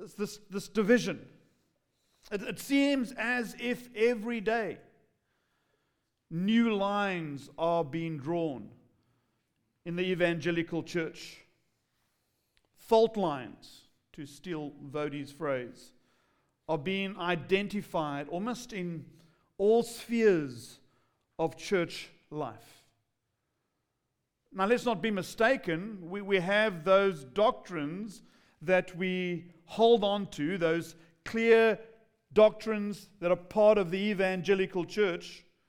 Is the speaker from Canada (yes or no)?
no; England, United Kingdom; accent: English; If you're having trouble with my accent, that's called English.